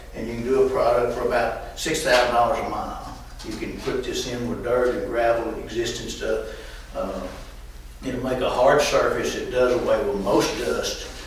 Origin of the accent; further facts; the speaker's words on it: United States; I came from Sabine County.